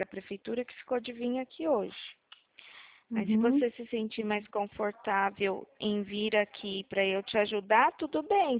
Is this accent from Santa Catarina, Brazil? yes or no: no; Bom Jesus dos Perdões, São Paulo, Brazil; Não, mas eu sou de Perdões.